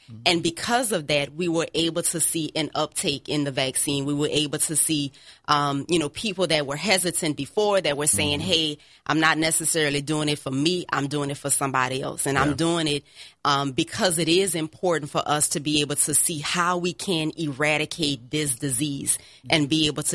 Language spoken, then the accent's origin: English; Lafayette, Louisiana, United States; I'm from Lafayette.